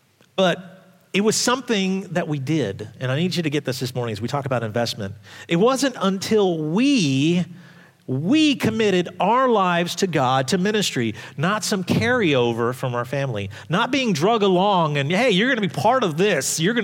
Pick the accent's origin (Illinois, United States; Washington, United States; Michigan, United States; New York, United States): New York, United States; New York City; You know, I grew up in New York, and I remember coming into our apartment when I was like 3 or 4 years old, and it was ransacked.